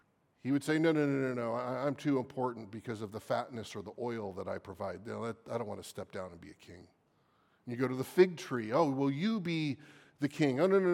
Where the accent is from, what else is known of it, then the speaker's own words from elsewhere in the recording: California, United States; also born or lived in Florida; As a Californian and someone who lived in Florida for a few years, I know what it's like to have plentiful fruit trees